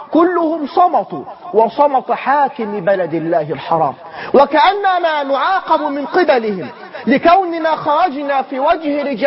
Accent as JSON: {"language": "Arabic", "country": "Egypt", "said": "ولكن هقول بعد ضرب الحدود عندنا في مصر"}